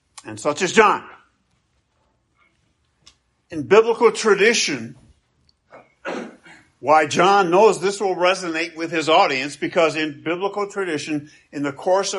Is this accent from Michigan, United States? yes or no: yes; Grand Rapids, Michigan, United States; city archives of Grand Rapids, Michigan, where he contracted to build so much of the north end of my hometown.